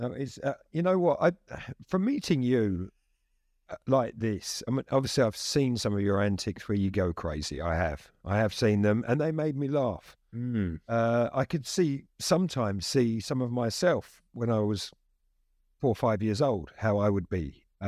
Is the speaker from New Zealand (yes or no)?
no; United Kingdom; I would say personally, I'm European. I'm obviously British